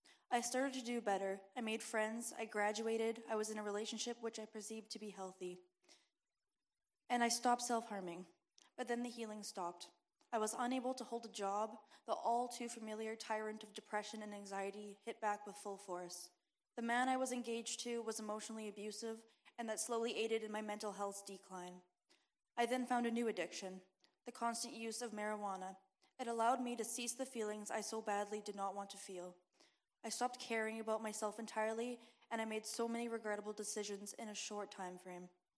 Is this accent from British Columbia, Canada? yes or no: no; Warman, Saskatchewan, Canada; I'm 20 years old, and I am from Warman, Saskatchewan. I grew up in a loving, stable Christian home.